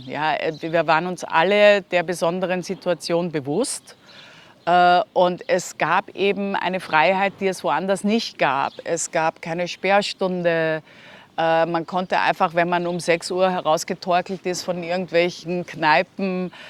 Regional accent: Lower Austria, Austria; wenn man so alt ist wie ich und damals als Kind in Niederösterreich oder im Waldviertel in der Gegend das Kind war.

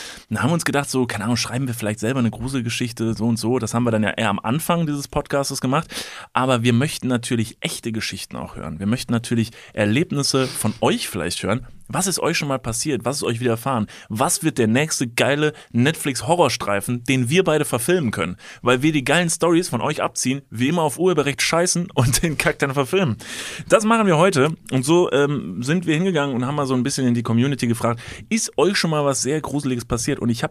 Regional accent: Kevelaer, North Rhine-Westphalia, Germany; Ich komme ja aus Kevlar, ne, aus einem Wallfahrtsort

